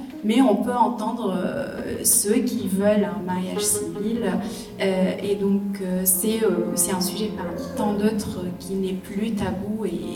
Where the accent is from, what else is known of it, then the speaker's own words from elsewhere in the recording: Lebanon; On le fait parce qu'on est Libanais, on y tient.